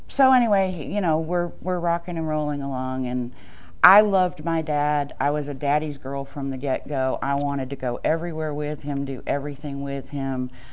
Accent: New York, United States; now in Georgia, United States; I have to remind people in Georgia that New York is a state, because if I say I'm from New York, they're like, what part of the city? It's like, it's a state, people. And it's country, and it's near the Finger Lakes and Watkins Glen

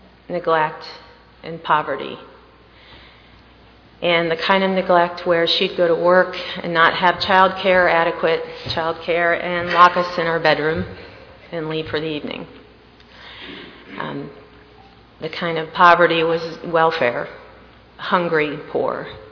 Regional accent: Milwaukee, Wisconsin, United States; born there; All right, I was born in Milwaukee, Wisconsin.

